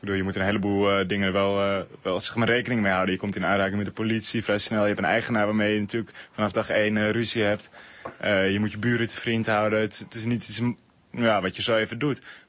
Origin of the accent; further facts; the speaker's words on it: Amsterdam, North Holland, Netherlands; Ik kom gewoon uit Amsterdam.